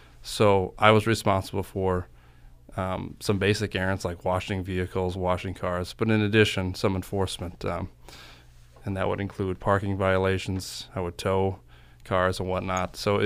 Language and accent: English; Becker, Minnesota, United States; And I'm originally from Becker, Minnesota. And if you don't know where that is, just think 20 miles approximately east of St. Cloud. And I grew up there.